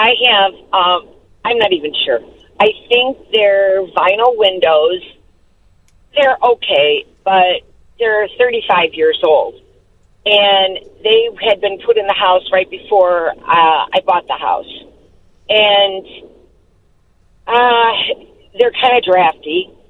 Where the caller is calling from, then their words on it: South Elgin, Illinois, United States; South Elgin.